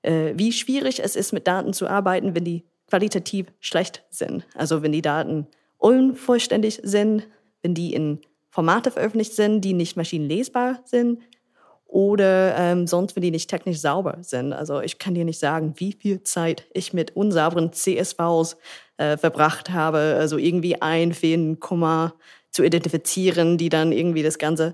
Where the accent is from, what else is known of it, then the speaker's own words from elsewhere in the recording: United States; German is a second language; moved away as an adult; now in Berlin, Germany; ich komme ursprünglich aus den USA. Ich bin seit 2013 in Deutschland, 2014 in Berlin.